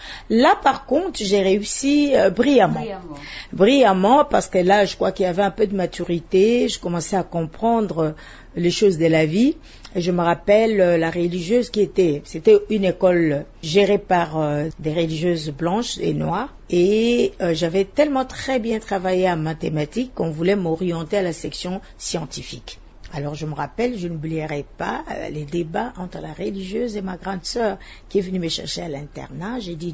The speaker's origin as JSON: {"language": "French", "region": "Kinshasa", "country": "DR Congo", "tie": "born there", "said": "je suis née à Kinshasa le 5 juin 1956. À Kinshasa, à l'époque, c'était Léopoldville. Moi, je suis de Léopoldville, je ne suis pas de Kinshasa."}